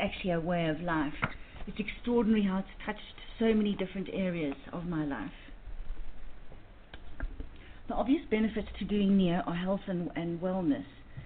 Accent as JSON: {"language": "English", "town": "Johannesburg", "region": "Gauteng", "country": "South Africa", "said": "and I'm from Johannesburg in South Africa."}